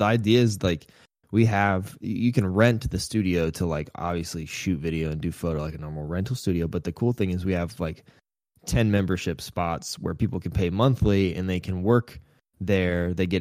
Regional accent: Grove City, Ohio, United States; Yeah, so I grew up in Grove City, Ohio, which is like a suburb right outside of Columbus, Ohio, right in the middle of Ohio.

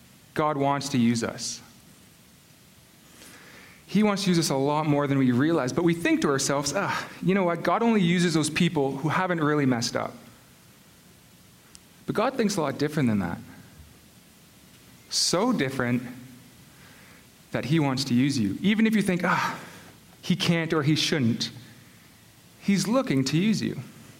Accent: Stouffville, Ontario, Canada; So I grew up here in Stouffville, and I went to Stouffville District Secondary School.

